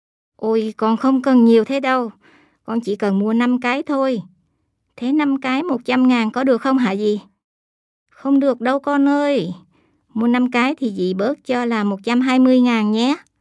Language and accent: Vietnamese; Kobe, Hyogo, Japan; Vietnamese is a second language; now in Mino, Japan; Tôi năm nay 21 tuổi. Tôi sống ở Mino. Tôi đến từ Kobe. Gia đình tôi có 6 người. Ông, bà, bố, mẹ, em gái và tôi. Mẹ tôi là người Việt Nam.